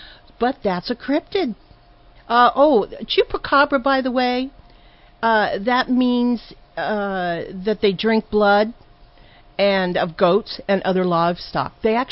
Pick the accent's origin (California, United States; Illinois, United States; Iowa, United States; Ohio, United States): California, United States; I knew what it was because I was brought up in California, and the Hispanic community have been talking about these cryptids for years.